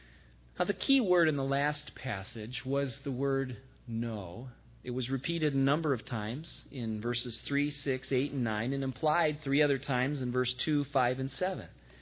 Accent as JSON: {"language": "English", "region": "Michigan", "country": "United States", "tie": "born or raised there", "said": "I grew up in Michigan. We had to have the certain gallon size of a container"}